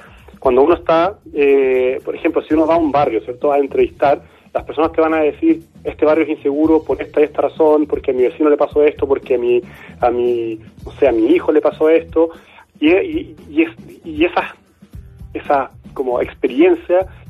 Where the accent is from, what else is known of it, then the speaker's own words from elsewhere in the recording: Chile; lo que nos dicen los datos internacionales es que nosotros no somos particularmente violentos